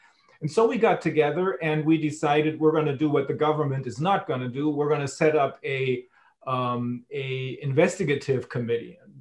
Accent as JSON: {"language": "English", "region": "Bremen", "country": "Germany", "tie": "born or raised there", "said": "My sister is a nurse in one of the major hospitals in my hometown of Bremen."}